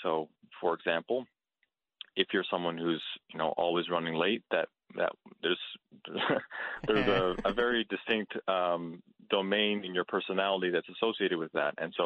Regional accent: Glovertown, Newfoundland and Labrador, Canada; also born or lived in St. John's; now in Vancouver, Canada; I grew up in Glovertown, Newfoundland. I spent about 10 years in St. John's. In the last couple of years, I kind of drove right across Canada to land here in Vancouver

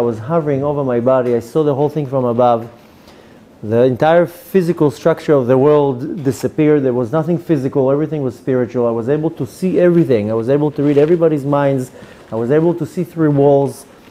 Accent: Israel; My English is good, Baruch Hashem. My mother's Australian, so I grew up talking in English. Even though I grew up in Eretz Yisrael, I grew up speaking English, and I lived here for 17 years.

